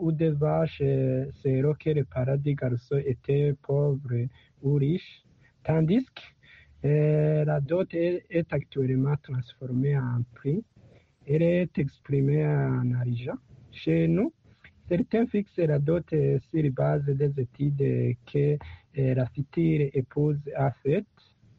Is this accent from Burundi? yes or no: yes; Burundi